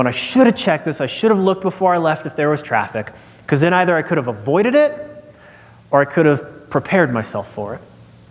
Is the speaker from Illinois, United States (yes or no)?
no; Nebraska, United States; That's a little tough for me because I grew up in Nebraska. I grew up in West Nebraska and rural Nebraska.